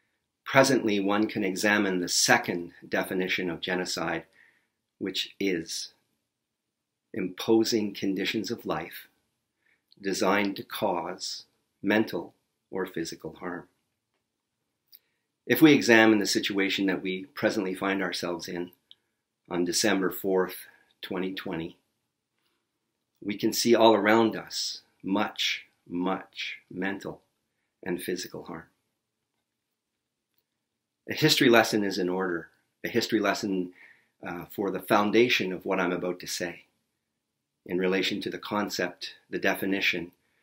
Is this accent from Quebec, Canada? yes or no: no; Ottawa, Ontario, Canada; I'm a lawyer from Ottawa, Canada